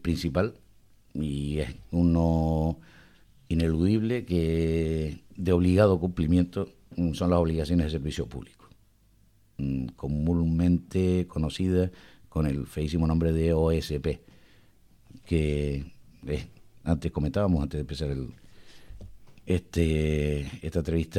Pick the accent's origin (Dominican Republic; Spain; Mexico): Spain; Las Palmas, Canary Islands; moved away as an adult; now in Tenerife, Spain; Soy de Las Palmas, vivo desde hace 32 años, desde que fui a estudiar a la Universidad de La Laguna. Vivo en Tenerife, cada vez vivo al 50% en cada una de las islas. Y además de ser canarión, vivir en Tenerife